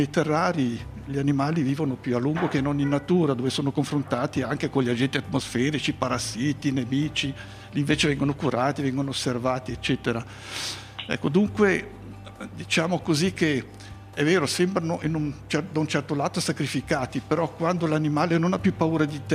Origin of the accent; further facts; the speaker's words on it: Basel, Basel-Stadt, Switzerland; also born or lived in Herisau; now in Lugano, Switzerland; io sono di Baselstadt, vuol dire cittadino di Basilea città, sono nato lì. Lì ho fatto l'asilo, le scuole elementari, le prime tre le ho fatte a Herisau nel cantone Appenzello, e poi nel 60 ci siamo trasferiti con tutta la famiglia a Viganello, oggi Lugano.